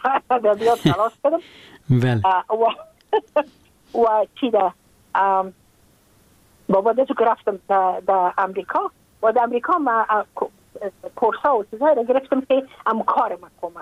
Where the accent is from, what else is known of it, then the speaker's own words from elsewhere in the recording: Afghanistan; moved away as an adult; now in United States; من که از افغانستان بقا آمدم بله. من اون سال بودم 28 ساله